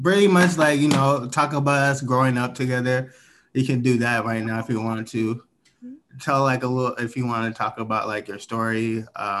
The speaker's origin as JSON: {"language": "English", "town": "Bremerton", "region": "Washington", "country": "United States", "tie": "born or raised there", "said": "Growing up in Bremerton, there's not like a lot of people that like come from where we come from, make it like big and stuff."}